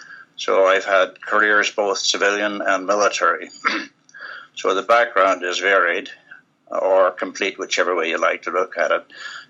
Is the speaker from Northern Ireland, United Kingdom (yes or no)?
yes; Northern Ireland, United Kingdom; moved away as an adult; now in Canada; My background is I was born in Northern Ireland. So after, you know, I grew up there and went to school, I came to Canada in 1957